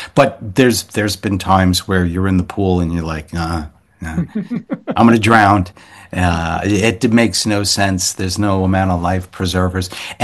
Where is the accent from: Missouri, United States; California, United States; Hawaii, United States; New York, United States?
New York, United States; as an American, as a native New Yorker, I have my life experience and my view on the world.